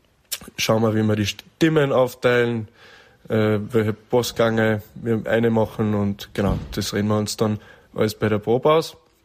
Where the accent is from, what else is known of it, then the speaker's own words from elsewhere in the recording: Carinthia, Austria; ich komme aus Kärnten. Aber zusammengefunden haben wir uns alle über Studium in Salzburg am Mozarteum.